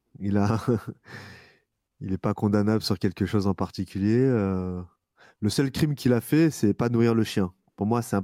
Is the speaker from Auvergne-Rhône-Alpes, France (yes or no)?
yes; Bourg-lès-Valence, Auvergne-Rhône-Alpes, France; Pas très grande maison, mais dans un lotissement qui se situe à Bourg-les-Valences, dans la Drôme. C'est là où j'ai grandi.